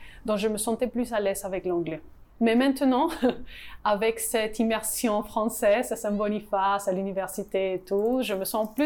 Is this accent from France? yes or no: no; Peru; French is a second language; Parce que nous, on vient du Pérou.